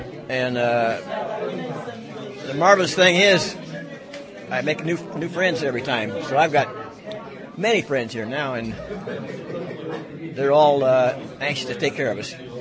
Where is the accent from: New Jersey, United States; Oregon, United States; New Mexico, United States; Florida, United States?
Oregon, United States; Salem; from Salem, Oregon at this time.